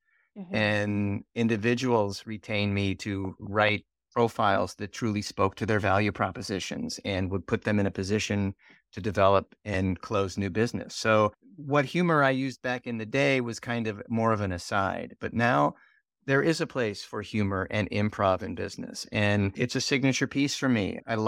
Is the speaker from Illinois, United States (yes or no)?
yes; Chicago, Illinois, United States; going out locally here in my hometown of Chicago